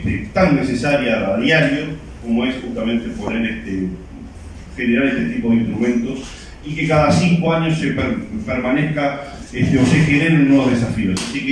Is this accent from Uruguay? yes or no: yes; Uruguay; Estas son las cosas que nos hacen uruguayos. Por estas cosas somos uruguayos y no somos pertenecientes a otro país.